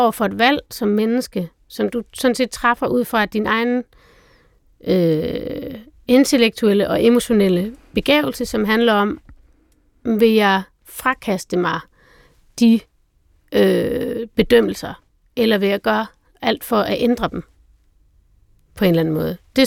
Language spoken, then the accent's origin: Danish; North Denmark Region, Denmark; jeg er fra Nordjylland, så er jeg ikke sagt for meget